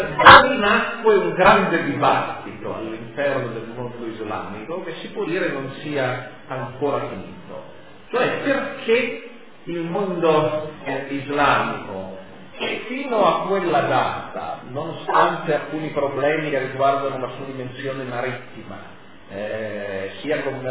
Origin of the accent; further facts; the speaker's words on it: Turin, Piedmont, Italy; io vengo da Torino